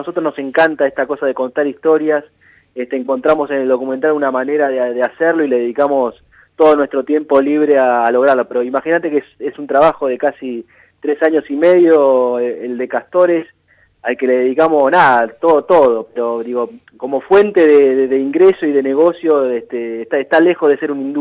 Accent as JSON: {"language": "Spanish", "country": "Argentina", "said": "es una historia que habla de nosotros como argentinos"}